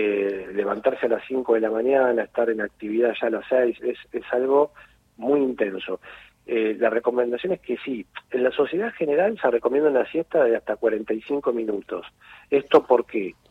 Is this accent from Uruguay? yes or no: no; Argentina; nosotros como en Argentina tenemos una conducta que es la nuestra